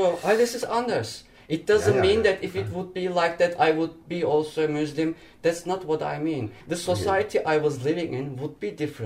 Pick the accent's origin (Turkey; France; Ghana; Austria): Turkey; German is a second language; now in Berlin, Germany; Ich komme aus der Türkei. Das ist okay, das reicht. Now I'm in Germany, I'm in Berlin.